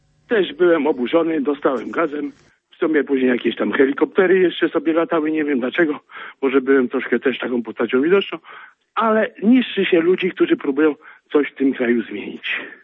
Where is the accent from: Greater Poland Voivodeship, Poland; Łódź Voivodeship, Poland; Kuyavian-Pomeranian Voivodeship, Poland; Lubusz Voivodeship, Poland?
Łódź Voivodeship, Poland; Ja jestem ze Skierniewieckiego, tutaj bardzo blisko.